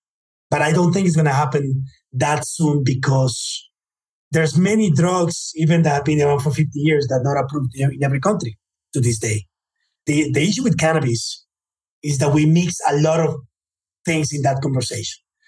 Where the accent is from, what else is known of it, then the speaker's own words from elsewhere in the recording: United States; born there; I was born in the United States, by the way.